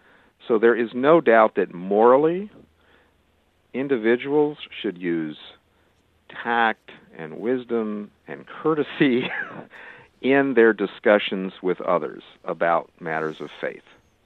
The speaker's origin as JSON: {"language": "English", "town": "Washington", "region": "District of Columbia", "country": "United States", "tie": "born or raised there", "said": "I remember going to the mosque actually later when I grew up near Washington, D.C., in Washington"}